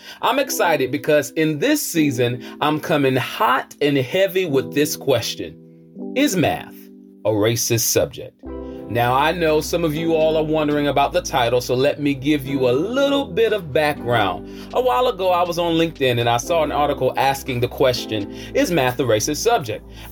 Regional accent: Belhaven, North Carolina, United States; But I was in a little town called Belhaven and was born and raised there

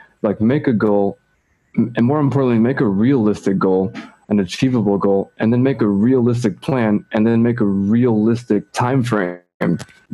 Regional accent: San Francisco, California, United States; moved away as an adult; now in Spain; So I'm from San Francisco, California. To be more specific, I'm from the North Bay, which is across the Golden Gate Bridge, you know, 45 minutes. I left California to travel and backpack, and I was traveling around Europe.

